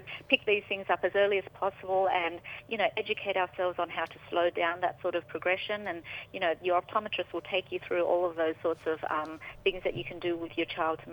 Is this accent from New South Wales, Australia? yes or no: yes; New South Wales, Australia; I'm from MacArthur area in New South Wales.